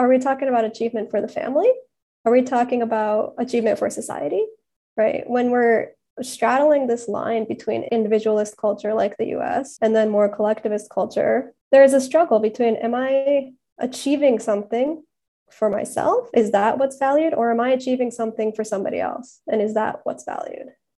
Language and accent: English; Japan; Yeah, I grew up in Japan, so I think my perspective is a little bit different because I never really went back to the homeland.